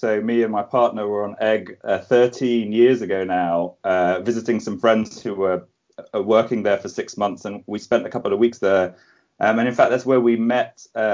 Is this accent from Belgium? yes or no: yes; Brussels, Brussels-Capital Region, Belgium; moved away as an adult; now in London, United Kingdom; And I grew up happily in Brussels until becoming a grown up and then coming over to study in London.